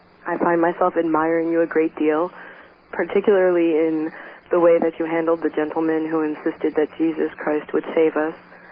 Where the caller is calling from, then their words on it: Boston, Massachusetts, United States; I'm calling from Boston.